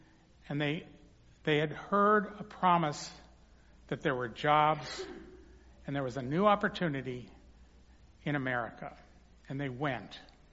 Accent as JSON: {"language": "English", "town": "Los Angeles", "region": "California", "country": "United States", "tie": "born or raised there", "said": "When I was a kid, I grew up in Los Angeles, and the teachers would say, who of you were born in California? And there'd be like one or two kids that would raise their hands. And I wasn't one of them"}